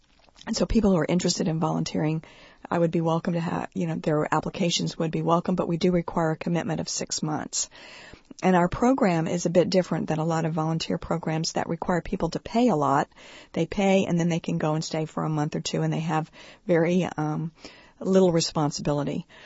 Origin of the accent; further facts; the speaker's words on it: United States; I was, very unprepared as an American person to go into Cameroon and set up this sanctuary.